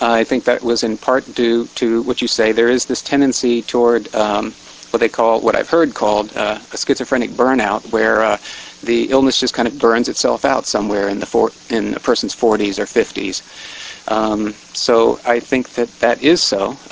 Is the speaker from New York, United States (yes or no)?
no; Boston, Massachusetts, United States; also born or lived in Baltimore; I'm from the Boston area, although okay. I was born in Baltimore, Washington, that area.